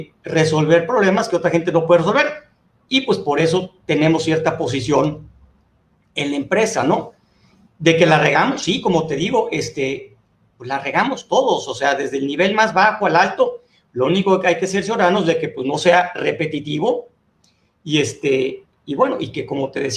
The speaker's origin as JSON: {"language": "Spanish", "region": "Yucatán", "country": "Mexico", "said": "hasta te digo orgullosamente como empresario yucateco"}